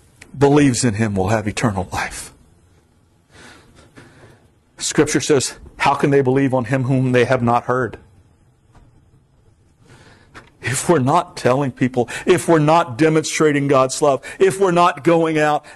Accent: Florida, United States; I certainly would not have picked going to Vermont. I'm from Florida.

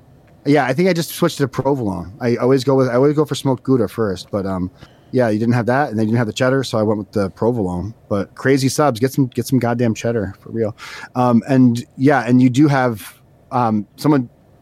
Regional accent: Northeast, United States; I'm not sure what you guys might call it, but I'm from the Northeast, and you know, a Demon Soul is a Demon Soul up here.

